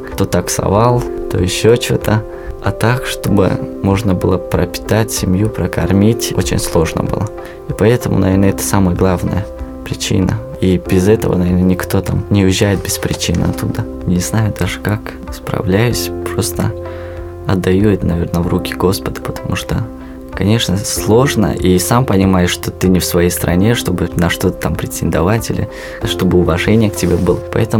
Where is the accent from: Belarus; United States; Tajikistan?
Tajikistan; moved away; Ну, я говорил, что из Таджикистана.